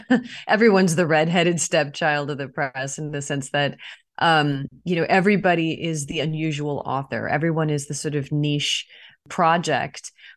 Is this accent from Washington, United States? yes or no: yes; Seattle, Washington, United States; I grew up in Seattle, and so I was aware of Copper Canyon pretty much as soon as I started writing poetry